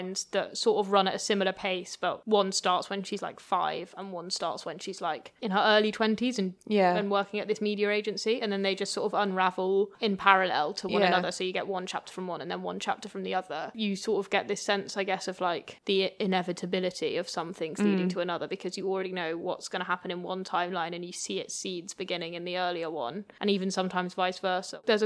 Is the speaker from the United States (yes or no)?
no; United Kingdom; as a Brit